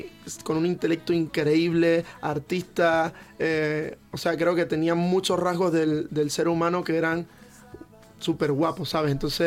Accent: Venezuela; moved away; yo cuando salí de Venezuela salí con mis hermanos.

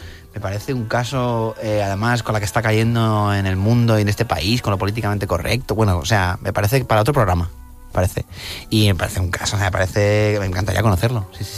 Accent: Albacete, Castilla-La Mancha, Spain; Yo soy de Albacete, ¿vale?

